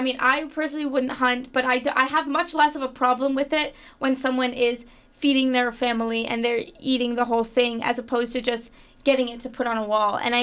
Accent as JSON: {"language": "English", "region": "Florida", "country": "United States", "said": "So conchs are very important to ecotourism in areas like the Bahamas and even in my home state of Florida."}